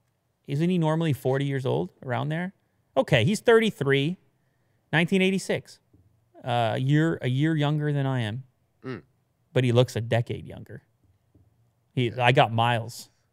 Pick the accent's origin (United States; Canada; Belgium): Canada; Well, I'm from Canada, so.